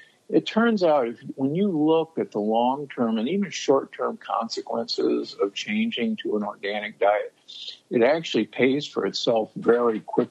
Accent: Omaha, Nebraska, United States; And that makes me cry because I grew up in Omaha, Nebraska.

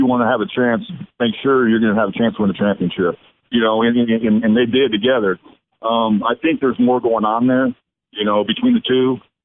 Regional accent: the South, United States; accent: Southern; You know, I got a little Southern accent to me, and he knew I wasn't from there.

